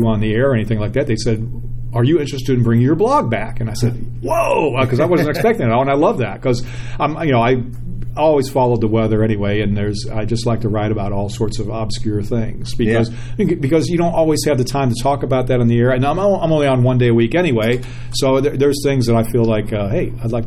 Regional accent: St. Louis, Missouri, United States; I grew up in St. Louis.

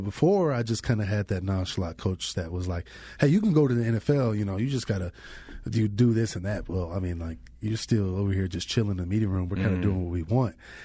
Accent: Georgia, United States; back home, I'm from Georgia. I usually know the back roads, but I don't really know the back roads out here.

